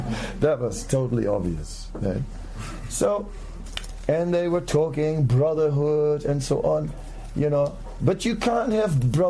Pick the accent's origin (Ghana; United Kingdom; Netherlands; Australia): Netherlands; I'm from Holland